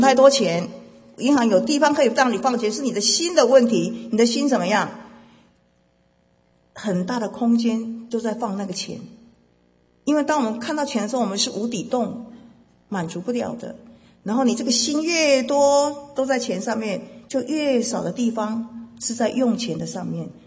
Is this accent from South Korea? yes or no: no; Taiwan; moved away as an adult; now in United States; 我从台湾到美国搬过一次